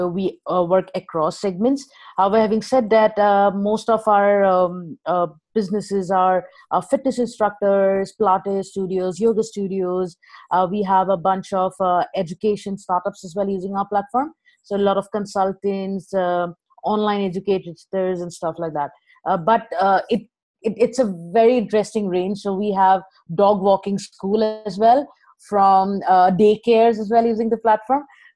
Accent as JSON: {"language": "English", "country": "India", "also_born_or_lived": "England", "second_language": "English", "lives_now": "Bangalore, India", "said": "I am from India, and I'm currently based out of Bangalore."}